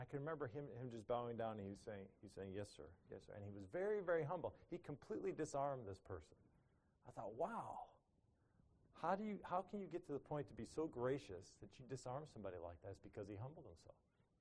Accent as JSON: {"language": "English", "town": "Chicago", "region": "Illinois", "country": "United States", "said": "I was from Chicago."}